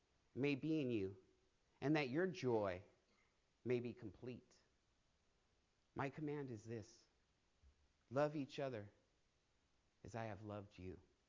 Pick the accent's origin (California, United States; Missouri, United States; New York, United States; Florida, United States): California, United States; I come from California, Sodom, Gomorrah.